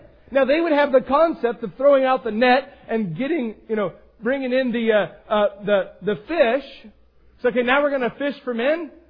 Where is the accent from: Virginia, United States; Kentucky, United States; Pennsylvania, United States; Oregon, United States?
Oregon, United States; Astoria; I grew up in a fishing town. I grew up in Astoria, Oregon, and I've worked around fishermen.